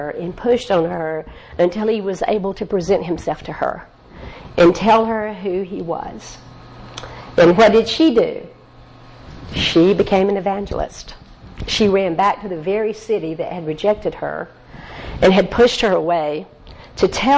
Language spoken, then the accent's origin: English; the South, United States; Yeah, because I can't say it right because I'm from the South.